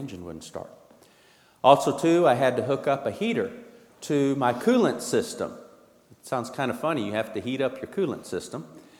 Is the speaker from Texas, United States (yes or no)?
yes; Texas, United States; Growing up in Texas, in Central Texas and South Texas, I knew it was going to be different.